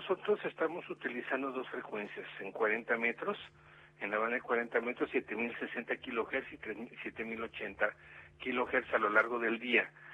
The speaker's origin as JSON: {"language": "Spanish", "country": "Mexico", "said": "Bueno, como radioaficionado, pues como ciudadano mexicano, pues, somos hermanos latinoamericanos."}